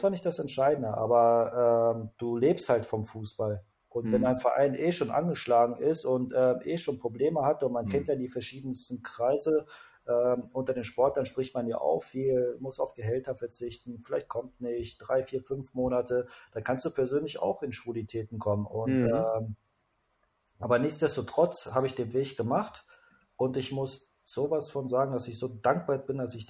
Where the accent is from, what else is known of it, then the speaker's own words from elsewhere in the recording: Bochum, North Rhine-Westphalia, Germany; Herzensverein mit, also wo ich aufgewachsen bin, darf ich jetzt